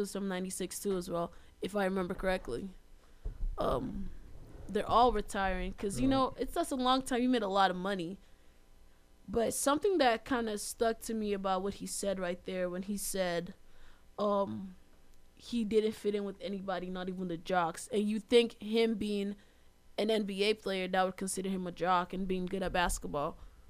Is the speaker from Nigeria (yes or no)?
yes; Nigeria; now in United States; I was brought up in Nigeria, so like my morals are different from people here.